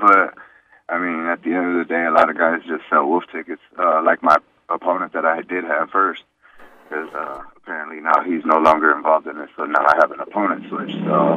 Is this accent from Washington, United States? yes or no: no; Gary, Indiana, United States; Like I said, I'm from Gary, Indiana. We box in the neighborhood all the time without gloves.